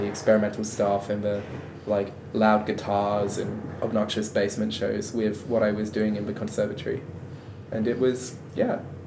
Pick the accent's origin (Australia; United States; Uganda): Australia; Adelaide, South Australia; I grew up in Adelaide's outer northern suburbs, which for those of you from interstate is not a nice part of Adelaide.